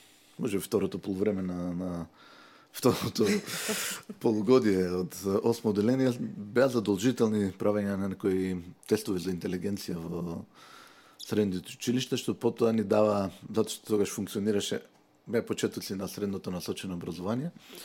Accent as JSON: {"language": "Macedonian", "town": "Resen", "region": "Pelagonia", "country": "North Macedonia", "tie": "born or raised there", "said": "едната црква ми беше на минута од дома, другата црква на две минути од дома во Ресен. И моето детство помина во дворот на таа црква"}